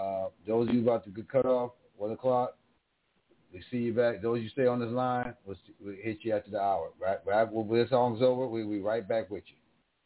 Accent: New York, United States; I'm from New York State. That's a fucking fallacy.

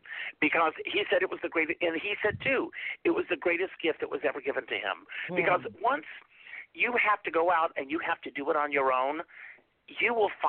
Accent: Conway, South Carolina, United States; who would have thought that this little kid growing up in Conway, South Carolina, watching Cinderella once a year on television, would be friends with her?

